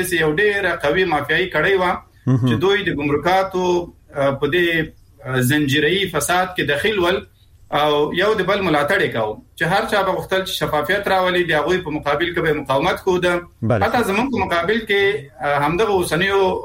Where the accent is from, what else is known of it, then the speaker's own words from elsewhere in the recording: Afghanistan; زه شخصا د یو افغان په حیث دې خوشاله یم